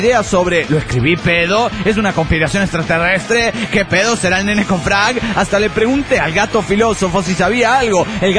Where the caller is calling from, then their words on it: Zapopan, Jalisco, Mexico; de Zapopan, Jalisco, México.